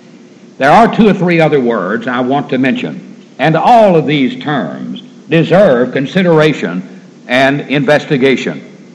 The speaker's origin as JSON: {"language": "English", "town": "Portland", "region": "Tennessee", "country": "United States", "tie": "born or raised there", "said": "in my hometown, and I grew up in Portland, Tennessee."}